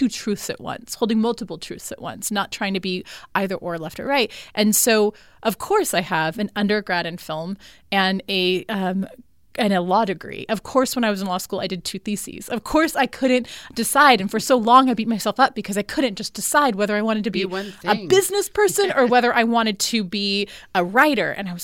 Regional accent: Brawley, California, United States; I'm from a small farming town called Brawley the Mexico and border in California. So my parents' house is about 60 miles, I think, north of the border. And it was, I'm, you know, fourth generation landowner.

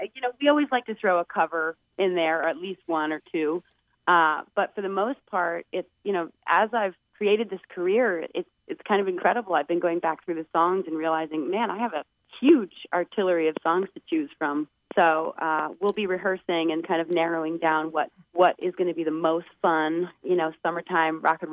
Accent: Vermont, United States; And then ultimately, we're going to end up in Vermont, my home state, for my music festival, Grand Point North.

